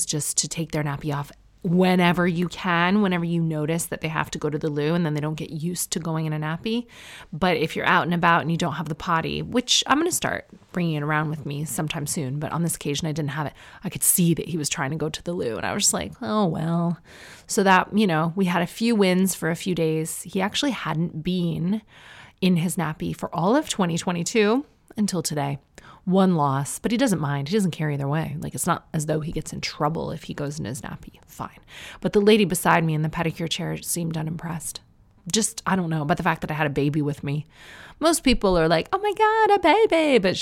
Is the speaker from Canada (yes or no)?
yes; Canada; accent: Canadian; My Canadian accent is not usually this strong. I've been home for a while.